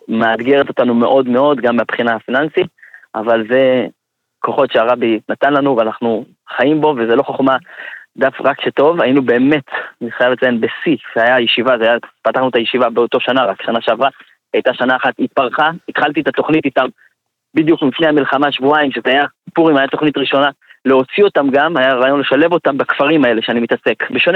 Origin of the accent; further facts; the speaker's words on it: Jerusalem, Jerusalem District, Israel; אני יליד בירושלים, ילד טוב ירושלים.